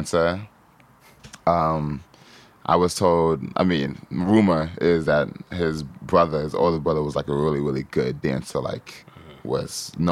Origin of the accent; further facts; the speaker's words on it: Malden, Massachusetts, United States; born there; I was born in Malden, Massachusetts.